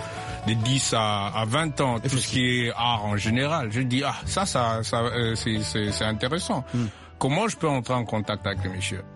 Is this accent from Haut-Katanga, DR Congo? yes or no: yes; Lubumbashi, Haut-Katanga, DR Congo; Ouais, je suis Congolais.